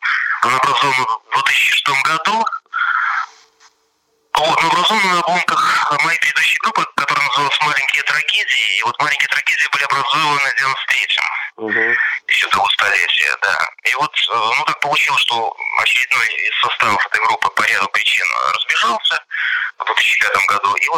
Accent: Bykhov, Mogilev Region, Belarus; мы попали в мой родной городок под названием Быхов, если кто-то знает

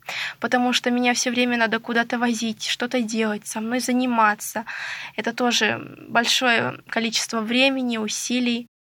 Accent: Ulan-Ude, Buryatia, Russia; Я приехала из города Улан-Удэ, Республики Бурятия. Мне 15 лет

